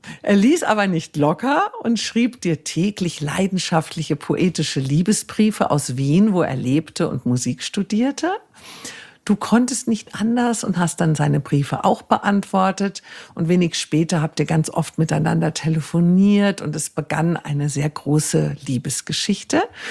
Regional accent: Wiesbaden, Hesse, Germany; in der Bank in Wiesbaden, wo ich aufgewachsen bin.

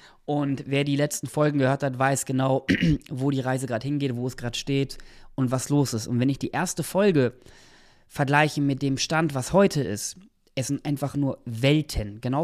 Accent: Nienburg, Lower Saxony, Germany; Grüße gehen raus an meine alte Heimatstadt, 31582 Nienburg an der Weser

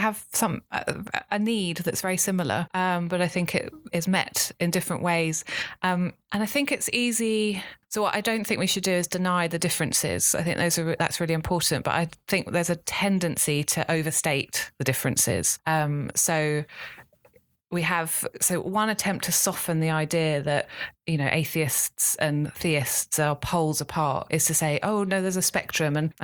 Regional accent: Islington, London, United Kingdom; I grew up in Islington, as I said, my grandparents were Christian.

